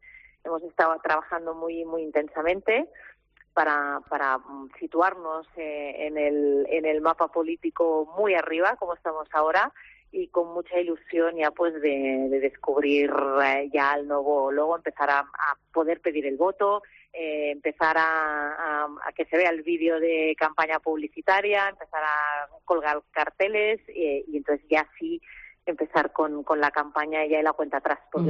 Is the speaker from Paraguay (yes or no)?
no; Barcelona, Catalonia, Spain; seguimos manteniendo el orgullo de barceloneses, porque hablas con la gente de Barcelona y todos sentimos ese orgullo de nuestra ciudad. Sí que cuando vamos al exterior y dices, bueno, soy de Barcelona